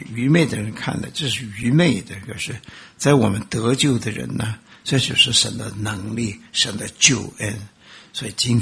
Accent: China; 那个时候我们住在纽约，虽然我是中国人

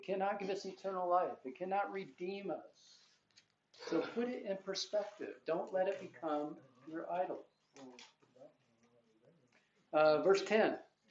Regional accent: United States; born there; I understand this purely by the grace of God that I was born here in America.

